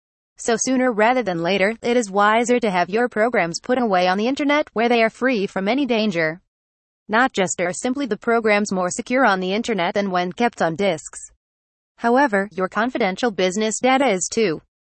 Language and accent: English; Pennsylvania, United States; from Pennsylvania and USA.